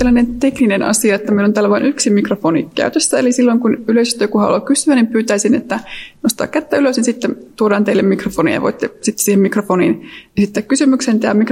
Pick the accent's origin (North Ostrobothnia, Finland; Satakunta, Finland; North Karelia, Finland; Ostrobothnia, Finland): North Karelia, Finland; Olen itse kotoisin Pohjois-Karjalasta